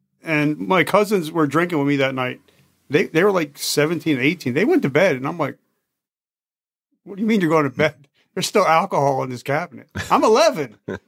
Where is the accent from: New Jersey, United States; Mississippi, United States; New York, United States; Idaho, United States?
New Jersey, United States; Belleville; So I'm originally from Belleville, so we kind of had that Belleville Nutley hated each other, always fighting